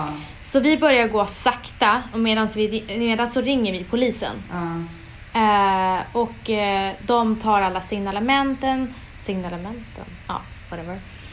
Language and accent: Swedish; Umeå, Västerbotten County, Sweden; Jag är från Umeå faktiskt.